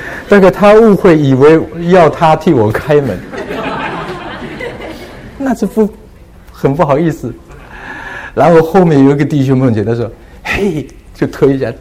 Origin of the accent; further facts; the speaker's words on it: China; 我们中国的礼貌，比如说男孩女孩一起跑，对不对？我们中国人说礼让，对不对？